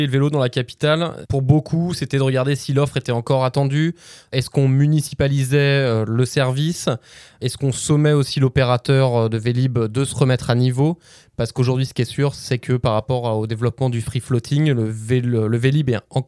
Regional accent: Paris, Île-de-France, France; on le voit même quotidiennement en tant que Parisien

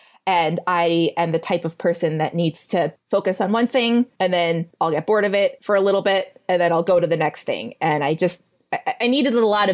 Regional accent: Illinois, United States; now in New York, United States; But I am from Illinois.

